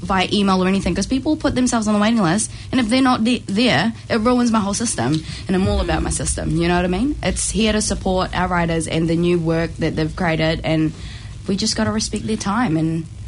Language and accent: English; Philippines; I'm a Filipino and I'm never late.